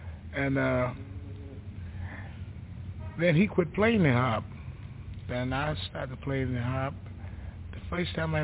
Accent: Tunica, Mississippi, United States; I'm from Tunica, Mississippi.

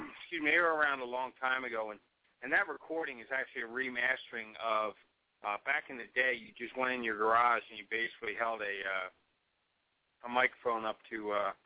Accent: Philadelphia, Pennsylvania, United States; When I grew up in Philadelphia, and I actually used to go down to D.C. and watch shows.

